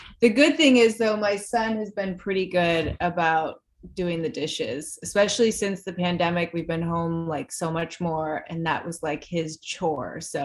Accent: Chicago, Illinois, United States; Yeah, so I grew up in Chicago. My mom had a dance studio, so I grew up dancing.

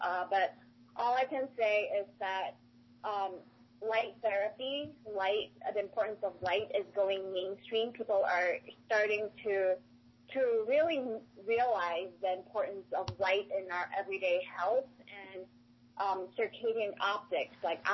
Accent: Malaysia; now in Minnesota, United States; I live in Minnesota. I'm originally from Malaysia, so I'm not used to the long winters and the lack of sunlight.

